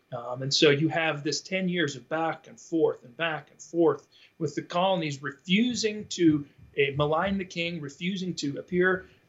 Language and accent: English; United States; This is because I'm an American and we can drink what we want.